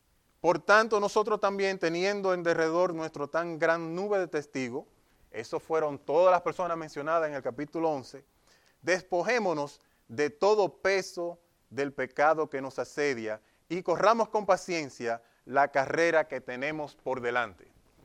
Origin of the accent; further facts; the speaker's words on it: Dominican Republic; yo soy dominicano, aunque él es jamaiquino.